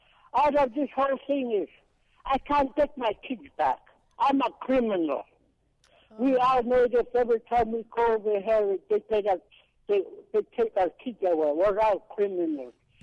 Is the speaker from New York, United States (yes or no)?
no; Bethel, Alaska, United States; moved away as an adult; now in Anchorage, United States; I was born and raised in Bethel, but, you know, I moved to Anchorage last year.